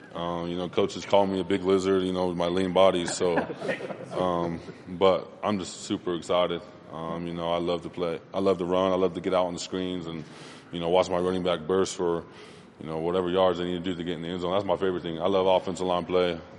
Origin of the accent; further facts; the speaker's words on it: Utah, United States; But, you know, I'm from Utah, so it's not a big jump for me. And I live out here now